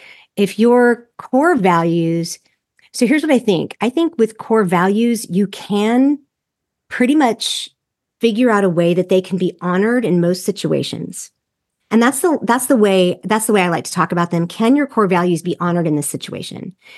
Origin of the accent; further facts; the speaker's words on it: the South, United States; And you know, I'm from the South and from the evangelical culture.